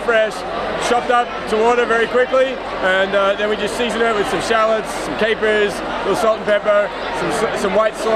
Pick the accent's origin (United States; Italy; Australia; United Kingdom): Australia; So Australia being my home country.